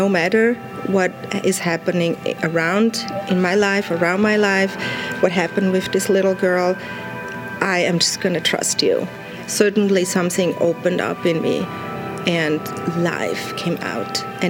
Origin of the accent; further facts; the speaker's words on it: Switzerland; moved away; I grew up in Switzerland, and I came here about 21 years ago.